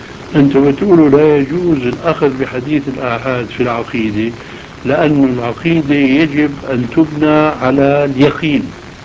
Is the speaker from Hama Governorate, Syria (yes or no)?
no; Aleppo, Aleppo Governorate, Syria; فهو بعرفه انا من حلب